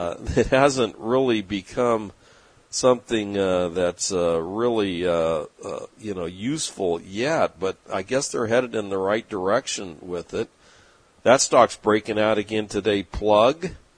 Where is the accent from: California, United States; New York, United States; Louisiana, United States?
California, United States; San Diego; from my hometown in San Diego